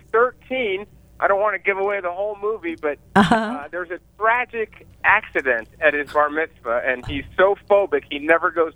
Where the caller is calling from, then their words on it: Nashville, Tennessee, United States; Yeah, Nashville, Tennessee.